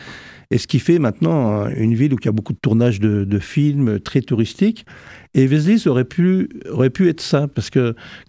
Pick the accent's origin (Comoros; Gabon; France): France; Seixey-aux-Forges, Grand Est; born there; Je suis né dans ce petit village de Lorraine.